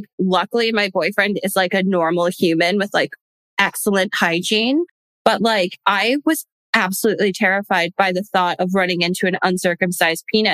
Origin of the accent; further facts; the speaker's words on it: United States; I am from the States where I feel like most men, not all men, but most men are circumcised, right?